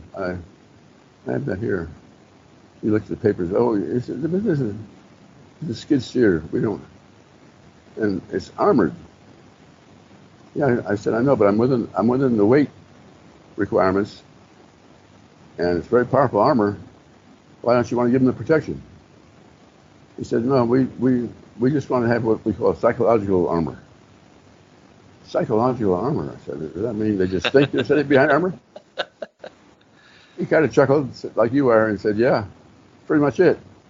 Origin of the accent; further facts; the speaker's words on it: Carmel, California, United States; Went over to Carmel, California, got married in my hometown.